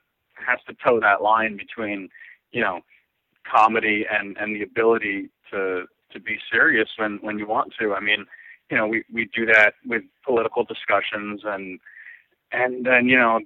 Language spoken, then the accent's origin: English; New Jersey, United States; because I grew up in Jersey, and you know, it's like a requisite to just love Kevin Smith if you're from Jersey.